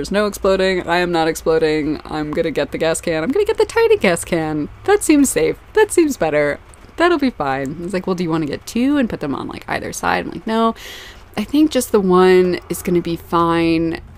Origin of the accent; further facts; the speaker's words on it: North Carolina, United States; I tell her about that I'm from North Carolina, and we start talking about barbecue.